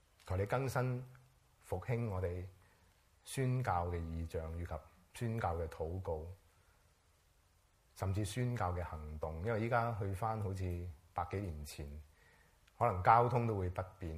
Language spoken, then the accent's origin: Cantonese; China; 我哋中國人都係咁樣信主，